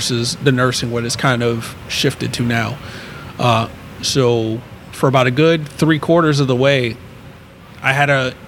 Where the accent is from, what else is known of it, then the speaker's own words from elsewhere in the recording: New Jersey, United States; So when I moved to Maryland from Jersey, New Jersey, that's where I grew up and raised. I didn't know what I wanted to do yet because, you know, city life, there wasn't any much aspirations.